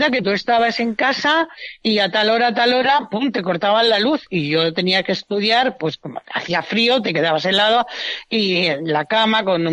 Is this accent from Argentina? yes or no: no; Spain; para eso somos españoles.